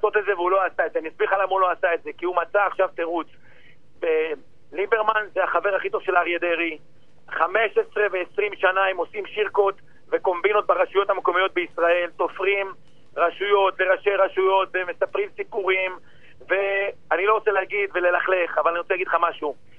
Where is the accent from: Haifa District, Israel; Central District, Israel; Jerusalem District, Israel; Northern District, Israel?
Northern District, Israel; Tiberias; born there; נולדתי בטבריה, אני לוחם, אני מנהיג